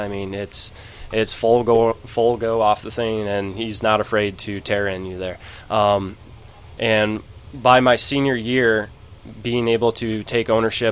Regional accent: Morris, Illinois, United States; So I am a Illinois raised boy. So I'm from Morris, Illinois, about 45 minutes southwest of Chicago off of I-80.

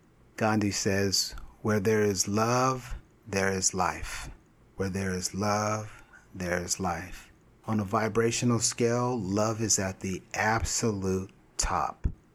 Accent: California, United States; because like we're from California, so, you know, we act like Californians from time to time.

